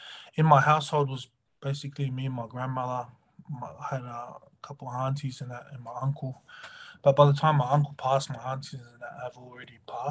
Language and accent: English; Mount Druitt, New South Wales, Australia; I'm from Sydney, Australia, and a place called Mount Druitt.